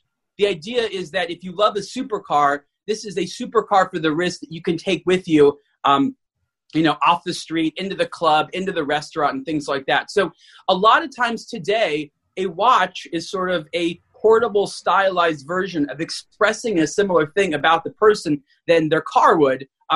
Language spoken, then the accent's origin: English; Los Angeles, California, United States; I'm from Los Angeles, you grow up in a car culture.